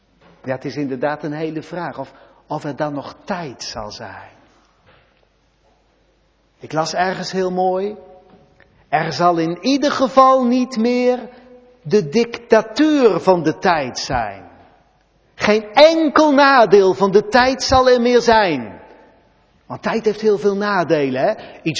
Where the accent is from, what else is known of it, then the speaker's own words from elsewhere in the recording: Randwijk, Gelderland, Netherlands; De buurt waar ik vandaan kom, Randwijk op de Dijk.